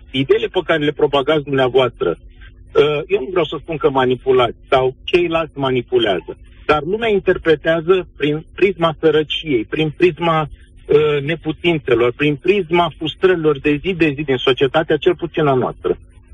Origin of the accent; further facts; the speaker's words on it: Romania; Și dumneavoastră sunteți români și noi suntem români care gândim și care dorim o anumită schimbare.